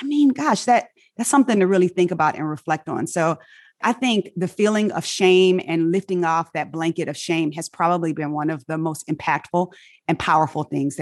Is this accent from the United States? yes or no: yes; Inglewood, California, United States; I'm a Black American and I grew up in Inglewood, California.